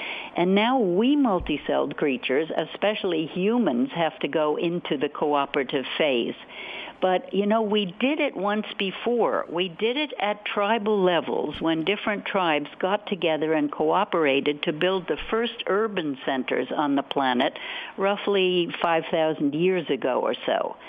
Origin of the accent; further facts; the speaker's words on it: New York, United States; you know, I'm an old Hudson River girl. I grew up on the Hudson.